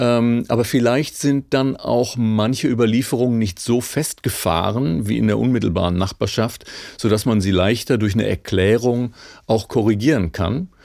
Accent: Germany; aber da sind wir Deutsche dann ja vielleicht

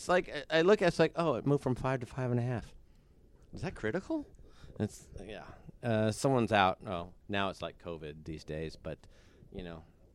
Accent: Denver, Colorado, United States; because I'm from Denver

